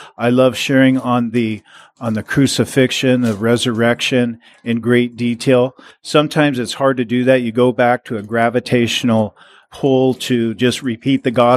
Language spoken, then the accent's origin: English; Seattle, Washington, United States; I was up in Seattle preaching one time the gospel. It's my hometown, Seattle, Washington.